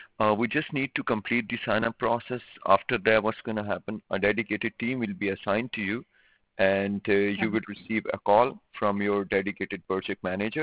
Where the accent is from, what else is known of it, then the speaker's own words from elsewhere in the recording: United Kingdom; I'm, again, I'm Asian, and I was raised and born in UK. My education, each and everything.